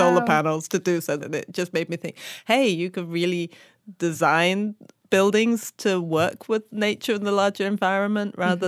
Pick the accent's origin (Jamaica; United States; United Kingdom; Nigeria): United Kingdom; England; I grew up in England. And lots of hiking and camping. A lot of contact with nature growing up.